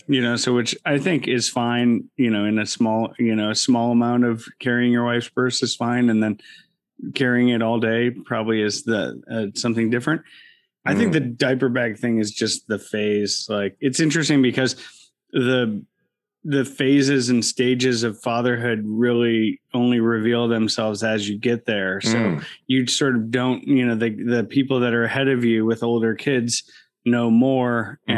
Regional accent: Milwaukee, Wisconsin, United States; I feel there's a strong connection to where I grew up in Milwaukee in terms of it being, it's not even second tier. I think it's like a third tier city.

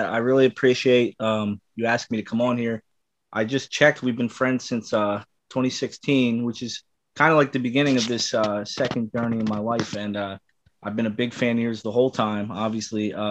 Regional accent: Allentown, Pennsylvania, United States; also born or lived in Bethlehem; No, I'm born and raised in Lehigh Valley. Really, I grew up in Allentown on Fifth and Liberty, although I was born in Bethlehem.

